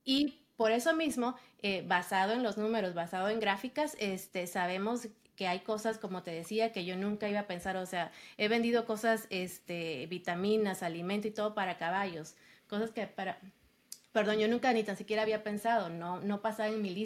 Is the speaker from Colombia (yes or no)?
no; Mexico; moved away; no que paremos de pensar como mexicanos